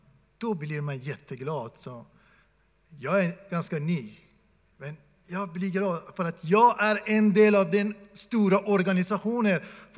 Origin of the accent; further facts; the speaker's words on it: Iran; Vi i Iran, jag är från Iran, vi firar den längsta natten